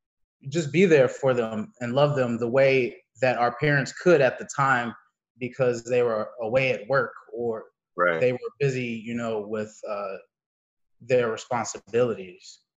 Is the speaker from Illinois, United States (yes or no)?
yes; Chicago, Illinois, United States; born there; I was born in Chicago, in Edgewater.